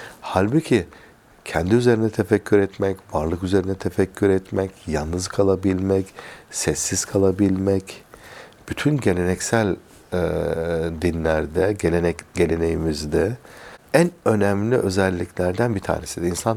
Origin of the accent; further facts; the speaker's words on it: Elazığ, Turkey; moved away as an adult; ben Elazığlıyım. Elazığ'dan İstanbul Tıp Fakültesi'ne geldim.